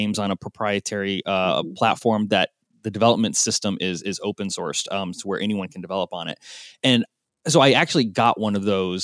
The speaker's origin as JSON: {"language": "English", "town": "Portland", "region": "Oregon", "country": "United States", "tie": "born or raised there", "said": "it's out of Portland, Oregon, which is my hometown"}